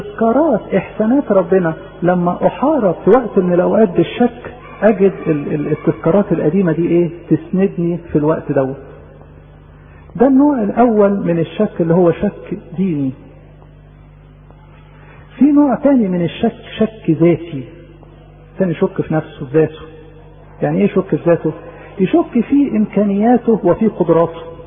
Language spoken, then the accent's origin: Arabic; Egypt; يعني احنا كايه كمصريين يعني في الحتة دي شطار قوي